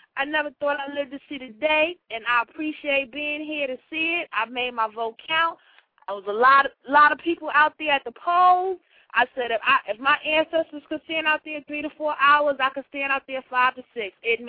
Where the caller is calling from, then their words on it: New York, United States; Yeah, hey … stuff. I'm calling from New York.